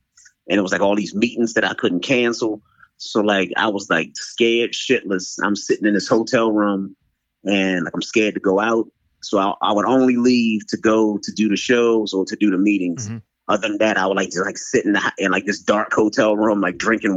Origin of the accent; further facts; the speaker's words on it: Baltimore, Maryland, United States; and then I'm like, you know, I'm from Baltimore.